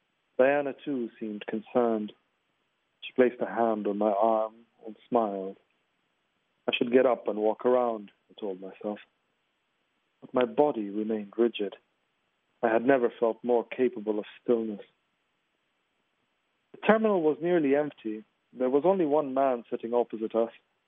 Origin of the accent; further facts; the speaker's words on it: Libya; also born or lived in New York / Egypt; now in London, United Kingdom; I'm a Libyan writer, but a Libyan writer with a complicated history. I was born in New York. And I've lived part of my life in Libya and in Egypt and most of it in London.